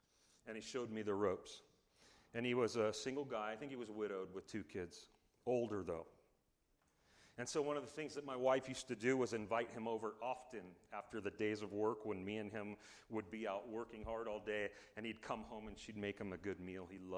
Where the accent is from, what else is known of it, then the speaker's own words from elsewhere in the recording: United States; I'm an American, I can say it, denarius, I guess.